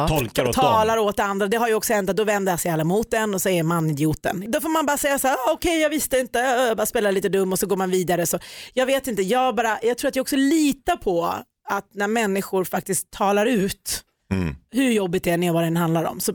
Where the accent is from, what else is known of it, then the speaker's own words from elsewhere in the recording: Ockelbo, Gävleborg County, Sweden; Jag är uppvuxen i Ockelbo, som ni vet.